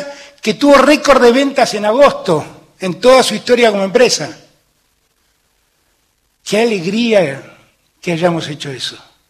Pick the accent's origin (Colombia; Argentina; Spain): Argentina; es una cosa que hicimos todos como argentinos